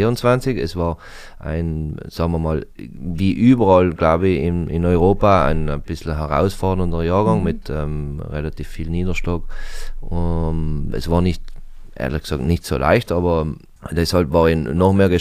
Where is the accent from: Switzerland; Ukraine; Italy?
Italy; Kaltern, Trentino-Alto Adige; ich finde, das ist ein sehr herausragendes Merkmal bei uns in Kaltern, weil einfach sehr viele Junge noch mit Weinbau aufwachsen